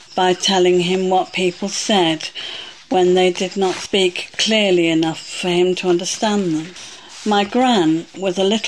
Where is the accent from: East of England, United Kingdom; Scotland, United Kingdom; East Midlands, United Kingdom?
East Midlands, United Kingdom; Nottingham; born there; I was born in Nottingham